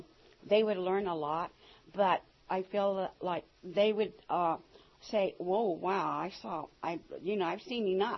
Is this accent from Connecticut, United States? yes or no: no; Las Vegas, Nevada, United States; born there; I was born here in Las Vegas